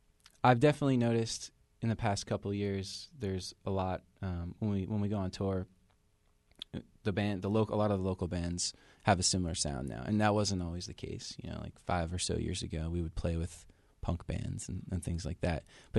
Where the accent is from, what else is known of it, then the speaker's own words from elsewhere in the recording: New Jersey, United States; I grew up on the Jersey Shore